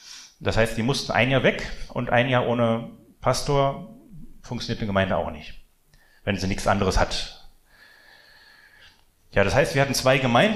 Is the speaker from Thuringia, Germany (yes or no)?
no; Berlin, Germany; ich bin Berliner, ich bin in Wedding aufgewachsen